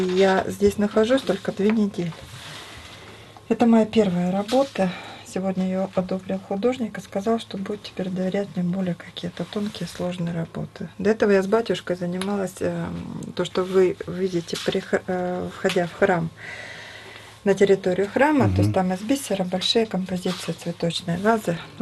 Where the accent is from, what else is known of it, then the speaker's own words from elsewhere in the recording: Novosibirsk, Novosibirsk Oblast, Russia; Да, я из Новосибирска.